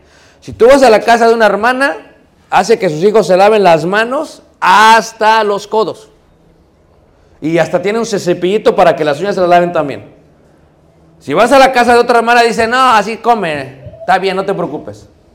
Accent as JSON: {"language": "Spanish", "region": "Yucatán", "country": "Mexico", "said": "No la hacemos como yucatecos."}